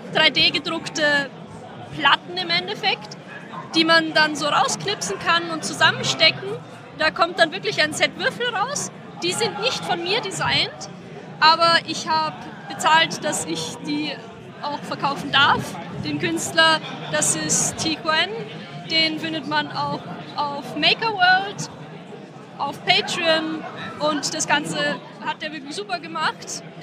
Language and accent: German; Lower Austria, Austria; ich komme aus Niederösterreich, aus dem Weinviertel, aus der Nähe von Wolkersdorf.